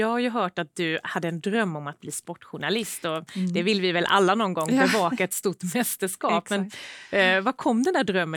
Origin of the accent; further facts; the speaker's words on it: Sweden; accent: rolled R (skorrande R); now in Stockholm, Sweden; Ska vi börja där egentligen med vår dialekt, med de skorrande R-en?